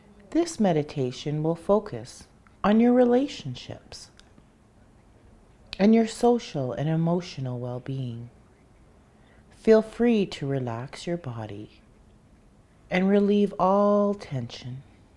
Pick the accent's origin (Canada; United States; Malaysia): Canada; Ontario; I am from Temagami First Nation, Deepwater people.